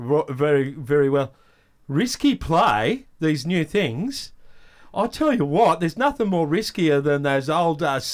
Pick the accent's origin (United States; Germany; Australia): Australia; Ipswich, Queensland; I'm from Ipswich.